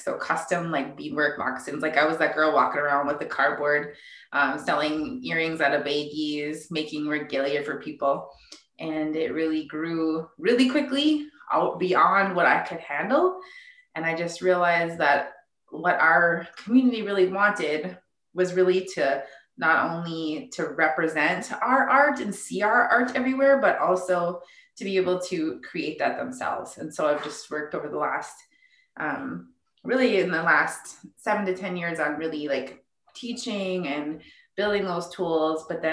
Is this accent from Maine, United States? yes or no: no; Fond du Lac, Minnesota, United States; now in Sawyer, United States; I am Eagle Clan. I'm from Fond du Lac, and I live in the village of Sawyer.